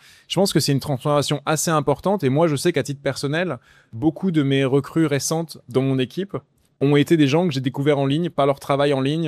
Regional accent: France; moi, en tant que Français, très fier qu'on ait aussi des labos qui se montent ici

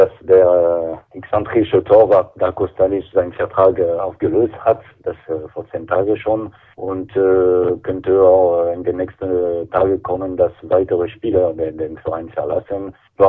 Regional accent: France; German is a second language; als Franzose muss ich sagen, dass wir mit dem Sieg von Paris mit einem Tor in Brest in Weißrussland sehr zufrieden sind.

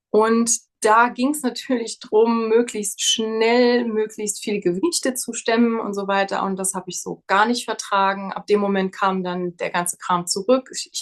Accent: Trier, Rhineland-Palatinate, Germany

